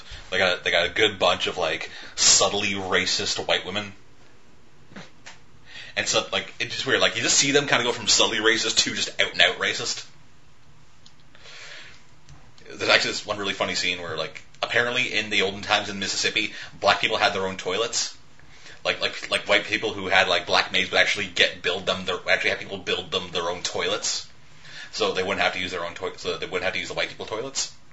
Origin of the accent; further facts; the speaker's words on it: Canada; because I'm Canadian.